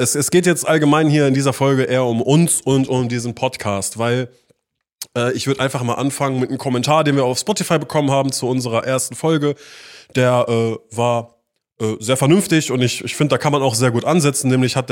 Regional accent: Essen, North Rhine-Westphalia, Germany; ich bin 31 Jahre alt, ich bin von Sternzeichen Krebs. Ich komme aus Essen, aus dem Ruhrpott

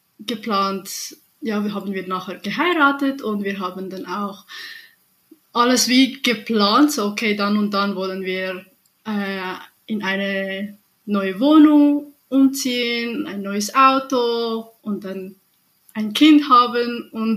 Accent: Switzerland; Ich komme aus der Schweiz.

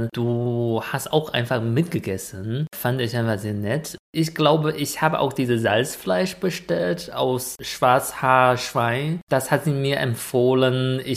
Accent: North China, China; German is a second language; weil ich komme aus Nordchina, ich kenne nur Weizenfelder

